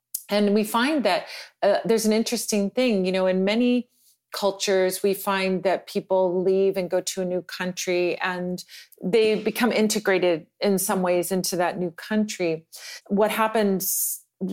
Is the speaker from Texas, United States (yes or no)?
no; Santa Monica, California, United States; born there; accent: Californian; Well, I was born in the States. I was born in Santa Monica, California. So you can tell by my accent. I sound like the Californians, right?